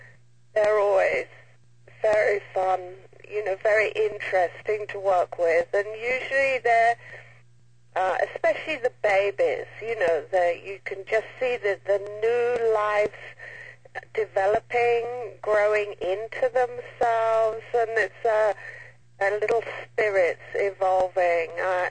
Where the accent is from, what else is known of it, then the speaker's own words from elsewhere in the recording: United Kingdom; Yeah, I'm a British homeopath